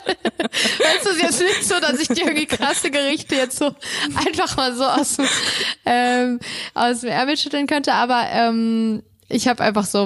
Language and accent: German; Hesse, Germany; Also meine, ich komme ja aus Hessen, ne?